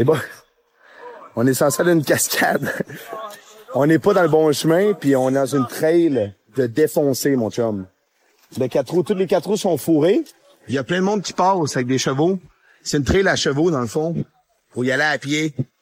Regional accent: France; Je suis français.

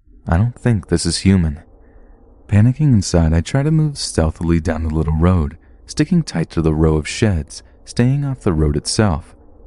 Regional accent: Kentucky, United States; I have a sort of red state vibe. I'm originally from Kentucky, love guns, I drive an old Dodge 2500

